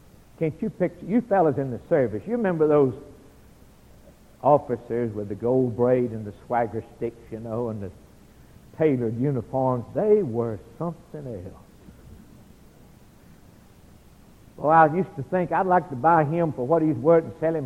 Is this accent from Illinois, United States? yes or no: no; Alabama, United States; I'm from Alabama, and I heard years ago about, and read about some of the revivals